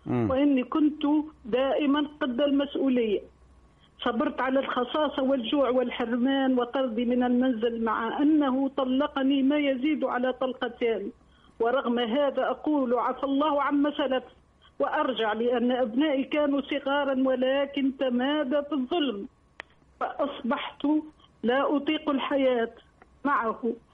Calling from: Tunisia; عقدي كتب في البلدية عندنا في تونس

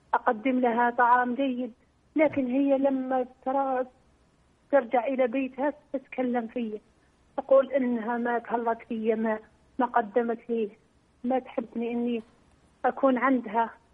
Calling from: Algeria

